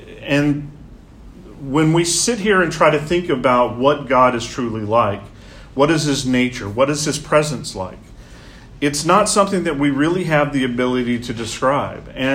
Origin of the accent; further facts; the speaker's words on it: Mississippi, United States; I know I'm from Mississippi, right?